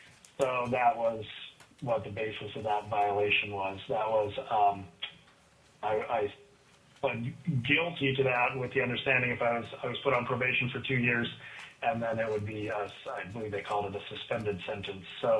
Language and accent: English; Juneau, Alaska, United States; I was raised in Juneau, Alaska.